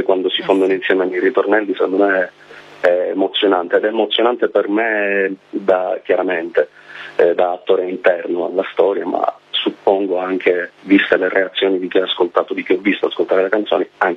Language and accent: Italian; Palermo, Sicily, Italy; Tra l'altro noi siamo di Palermo